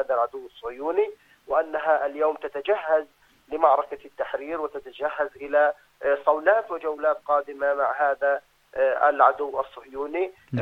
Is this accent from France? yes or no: no; Palestine; لن يؤثر علينا نحن كفلسطينيين